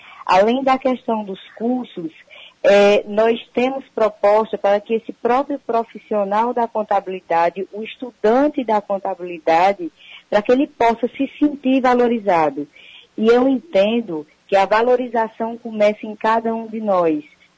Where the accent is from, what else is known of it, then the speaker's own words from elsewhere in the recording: Araripina, Pernambuco, Brazil; born there; eu como a Eduarda somos de famílias humildes aí de Araripina. Eu morava lá no Planalto, é um bairro que eu tenho o maior orgulho de dizer que morava no Planalto. Sou nascida na Serra do Araripe